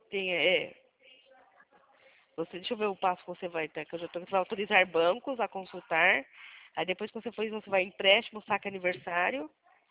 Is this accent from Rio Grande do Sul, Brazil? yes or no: no; Atibaia, São Paulo, Brazil; Eu sou daqui de do interior de São Paulo, de Atibaia.